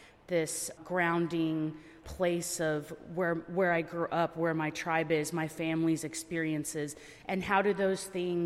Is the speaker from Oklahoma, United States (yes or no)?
yes; Norman, Oklahoma, United States; I am from Norman, Oklahoma, and a citizen of the Caddo Nation.